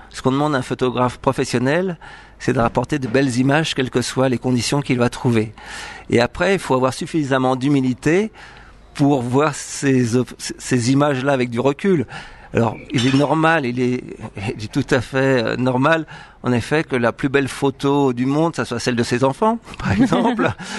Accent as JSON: {"language": "French", "town": "Bondy", "region": "Île-de-France", "country": "France", "said": "Alors, parisien, j'aurais préféré, j'étais de Bondy, du 9-3, dans une cité qui était pas top."}